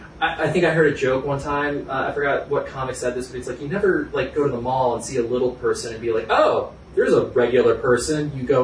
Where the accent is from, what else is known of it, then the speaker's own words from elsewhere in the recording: Washington, D.C. area, United States; I grew up outside Washington, D.C., when I was six years old.